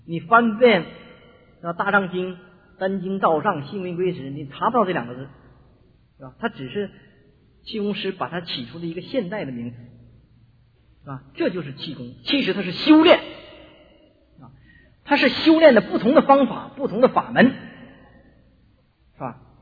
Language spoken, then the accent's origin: Chinese; China; 特别是我们作为中国人，配合我们这个国家的形势